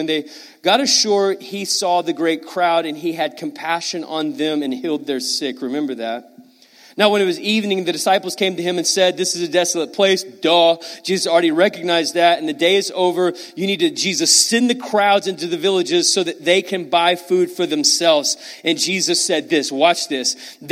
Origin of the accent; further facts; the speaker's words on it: Irving, Texas, United States; I was born and raised in Irving, actually at my wife's father's church.